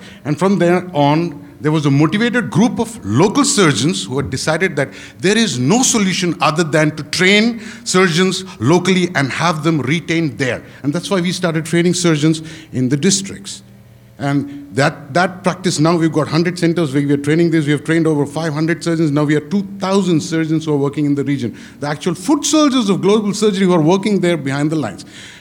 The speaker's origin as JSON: {"language": "English", "region": "Maputo", "country": "Mozambique", "said": "I am an orthopedic surgeon from Mozambique, Maputo"}